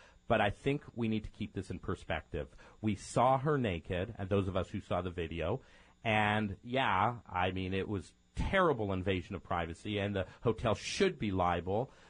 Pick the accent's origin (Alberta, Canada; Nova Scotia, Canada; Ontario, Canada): Ontario, Canada; Toronto; University of Toronto in my hometown, home country of Canada